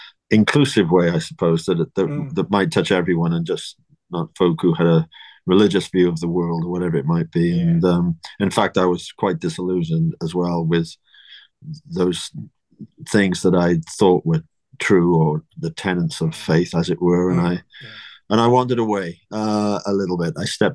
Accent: Penarth, Wales, United Kingdom; I was brought up in a town called Penarth, which is just outside of Cardiff in South Wales. So I've always lived in Wales. I've travelled, been itinerant for the vast majority of my life, but I've always come back home to Wales.

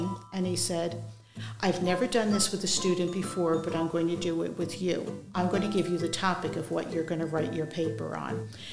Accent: New Jersey, United States; I grew up in southern New Jersey in the Pine Barrens, pretty much in the middle of nowhere.

